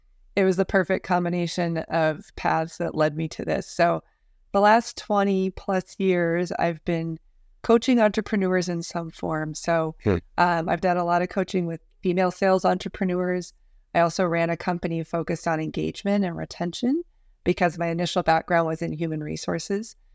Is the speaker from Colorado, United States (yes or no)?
yes; Del Norte, Colorado, United States; So I grew up in small town Colorado, Del Norte, which is southern Colorado, about 1,800 people.